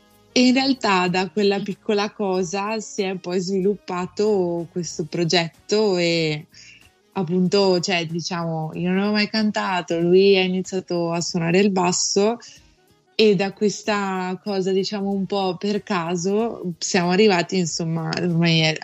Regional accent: Verona, Veneto, Italy; noi siamo di Verona, quindi suoniamo spesso in locali qui a Verona

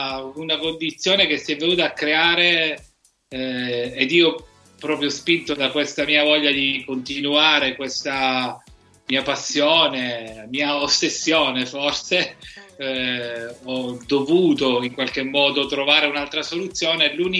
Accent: Messina, Sicily, Italy; Ho abitato per più di 30 anni la punta più nord-orientale della Sicilia, che è la parte nord di Messina, che si chiama Capo Peloro, che è uno dei tre capi della Sicilia, che è il punto dove dovrebbe venire il ponte sullo stretto, cioè il punto più vicino alla Calabria.

